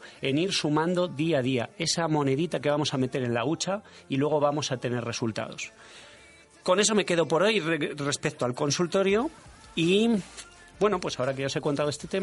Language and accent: Spanish; Zaragoza, Aragon, Spain; Nos vamos, pero no al norte de donde yo vengo, de Zaragoza, no.